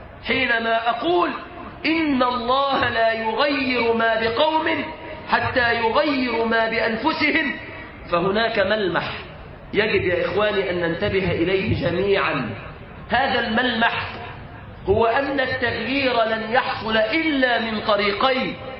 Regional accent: Egypt

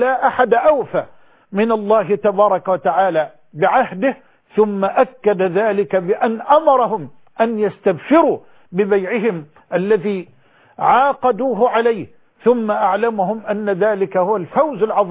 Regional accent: Egypt; بلادنا مصر

